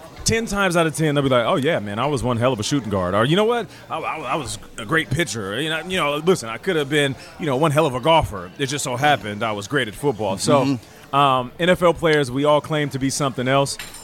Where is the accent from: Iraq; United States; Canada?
Canada; Calgary, Alberta; born there; I was born in Calgary, Alberta, Canada. My mom and dad had 4 boys. I was the only one born outside of the country.